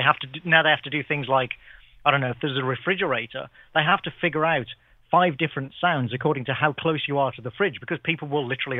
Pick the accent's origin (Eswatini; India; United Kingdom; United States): United Kingdom; England; You must remember, I grew up in England